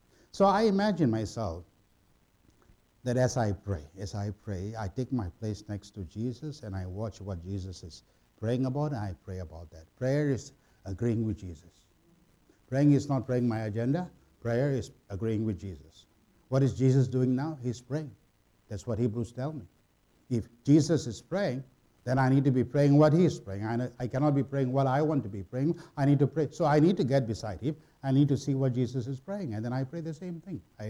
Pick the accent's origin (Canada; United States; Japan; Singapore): Singapore; I'm not an Australian, I'm a Singaporean.